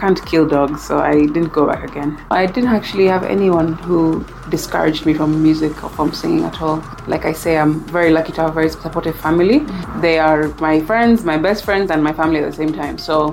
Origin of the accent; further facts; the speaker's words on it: Mombasa, Mombasa County, Kenya; moved away as an adult; I was born in Mombasa County. That's my home county, and specifically born in Bombolulu, and grew up in Mombasa all my life, actually, from childhood through to high school.